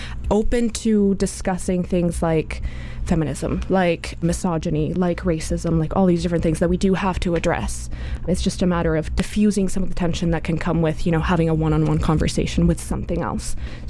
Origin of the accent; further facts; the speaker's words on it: Bogotá, Colombia; moved away as an adult; I am originally from Bogota, Colombia, so I've been here for about 6 years now.